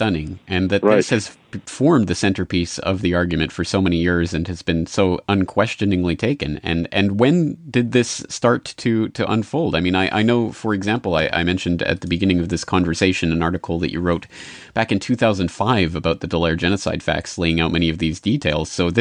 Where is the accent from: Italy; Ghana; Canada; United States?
Canada; For me, speaking as a Canadian who, as I say, very much grew up on the story